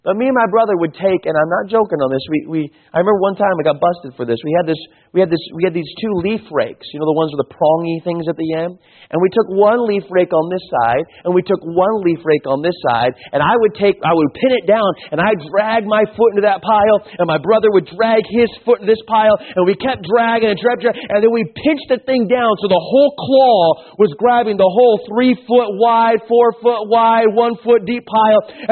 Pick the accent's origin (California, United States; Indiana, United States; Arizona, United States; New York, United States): Arizona, United States; Tucson; I grew up in Tucson, Arizona.